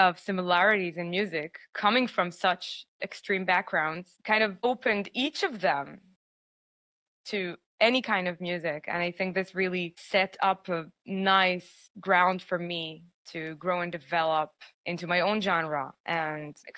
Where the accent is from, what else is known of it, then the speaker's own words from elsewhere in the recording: Israel; From Israel. So I come from a very musical family.